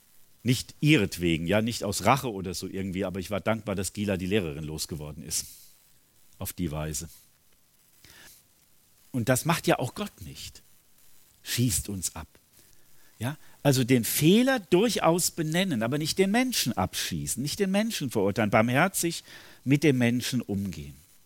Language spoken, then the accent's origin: German; Eiserfeld, North Rhine-Westphalia, Germany; quer durch die Stadt ans völlig andere Ende, eben dann nach Eiserfeld in meinen Heimatort